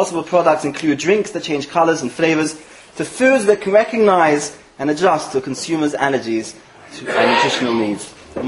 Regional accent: United States; I'm mad American, what can I do?

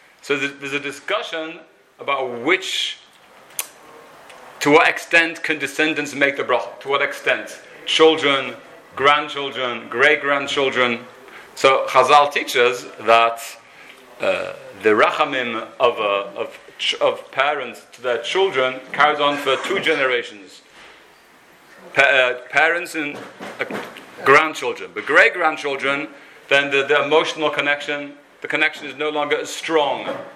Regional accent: Israel; I am from Eretz Yisrael.

